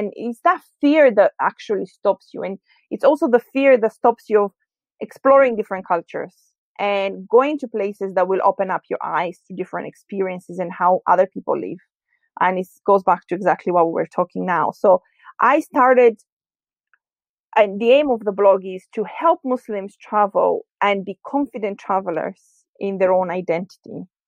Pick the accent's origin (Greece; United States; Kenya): Greece; I grew up in Greece